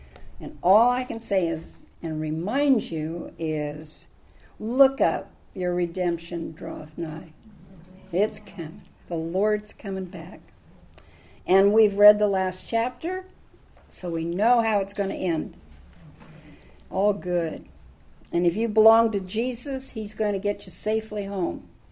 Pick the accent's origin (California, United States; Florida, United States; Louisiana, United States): California, United States; Oakland; But I grew up in Oakland, and we didn't lock our doors.